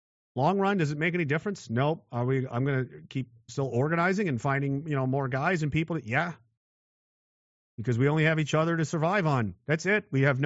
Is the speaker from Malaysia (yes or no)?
no; Canada; I'm still Canadian, and they're not.